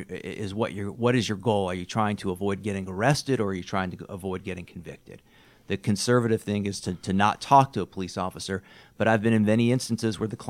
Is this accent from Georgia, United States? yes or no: yes; Dunwoody, Georgia, United States; I grew up in Dunwoody. I went to Dunwoody High School.